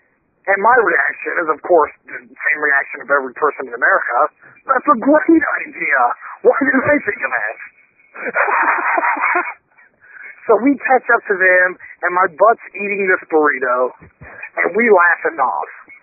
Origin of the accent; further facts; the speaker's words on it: California, United States; Actually, I've been a lifelong Dodgers fan. I was raised in California.